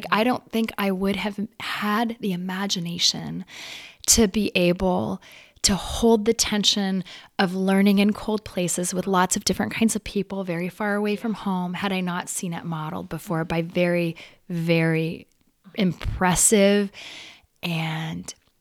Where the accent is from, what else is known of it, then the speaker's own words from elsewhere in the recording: California, United States; I had no idea that that was a sport growing up in the Bay Area.